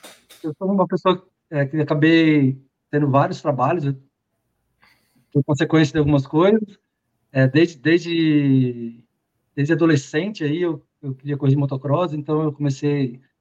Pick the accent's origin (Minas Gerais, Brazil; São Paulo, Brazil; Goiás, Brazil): São Paulo, Brazil; Barra Bonita; born there; às vezes saía uma foto de capa do jornal da cidade que eu morava, de Barra Bonita, onde eu nasci.